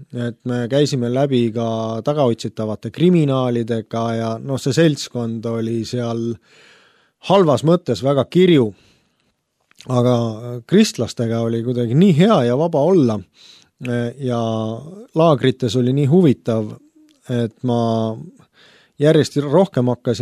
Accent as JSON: {"language": "Estonian", "town": "Tallinn", "region": "Harju County", "country": "Estonia", "tie": "born or raised there", "said": "ma kasvasin Lasnamäel"}